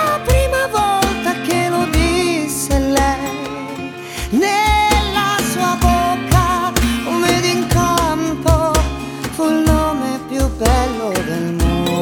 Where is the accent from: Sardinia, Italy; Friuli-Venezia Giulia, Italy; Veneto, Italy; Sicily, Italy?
Sicily, Italy; Palermo; Da quando sono venuto al mondo sono un palermitano e porto il nome di mio nonno, quella del nome nella mia città è un'antica regola.